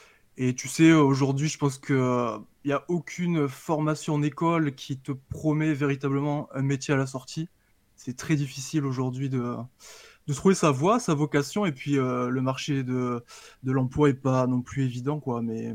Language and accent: French; Alès, Occitanie, France; born there; also born or lived in Mauritius; je suis né à Alès dans le Gard, qui est une petite ville minière. J'ai eu la chance de vivre quelques temps à l'île Maurice puisque ma mère est mauricienne et mon père est ch'ti. Et je suis très fier de mon mélange